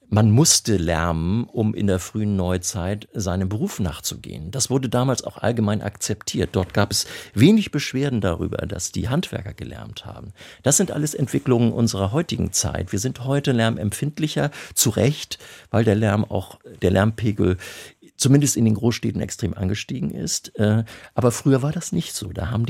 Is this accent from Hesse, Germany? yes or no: no; Elmshorn, Schleswig-Holstein, Germany; über Flüchtlinge und Vertriebene in meiner Heimatstadt Elmshorn